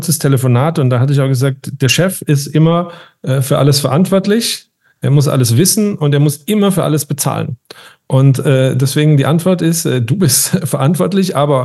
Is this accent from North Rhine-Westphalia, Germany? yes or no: no; Baden-Württemberg, Germany; Und als Schwabe sage ich natürlich, das kostet halt auch nichts.